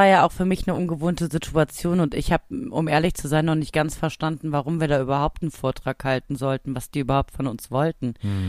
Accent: Cologne, North Rhine-Westphalia, Germany; So sind wir Kölner halt.

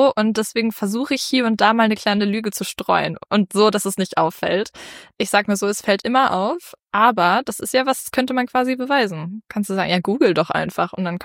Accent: Bielefeld, North Rhine-Westphalia, Germany; Na gut, Bielefeld. Du hast schon gesagt, wo ich herkomme.

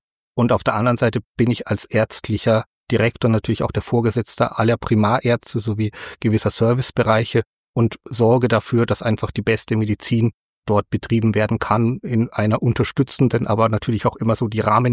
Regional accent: Nuremberg, Bavaria, Germany; Also ich komme ja aus Nürnberg und habe dort auch studiert, also in Erlangen, das ist ja die alte Universität.

